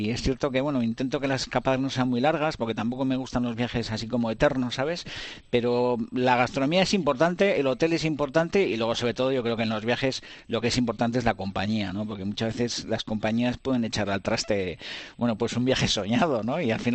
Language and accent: Spanish; Hondarribia, Basque Country, Spain; Yo soy de Hondarribia, de Fuenterrabía, soy guipuzcoano